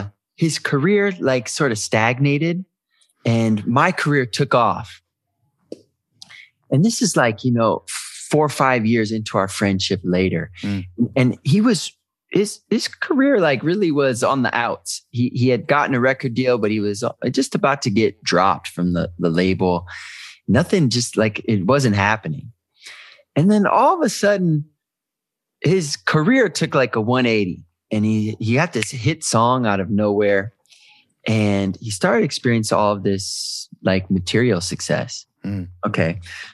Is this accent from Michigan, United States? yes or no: yes; Detroit, Michigan, United States; I met a rapper in Detroit. I'm from Detroit.